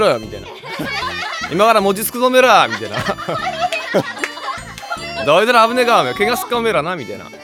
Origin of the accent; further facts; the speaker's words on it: Ibaraki, Japan; 僕はあの茨城県出身で、